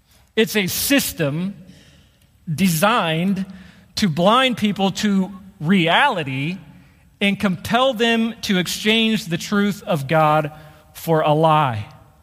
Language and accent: English; Shawnee, Kansas, United States; a pastor back in my hometown in Shawnee, Kansas